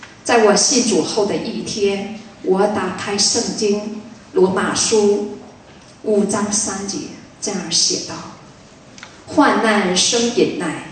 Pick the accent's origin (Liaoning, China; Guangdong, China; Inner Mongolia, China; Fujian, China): Liaoning, China; Shenyang; 我在2004年的8月份，我相信这也是神的带领，我一人回到我的家乡沈阳。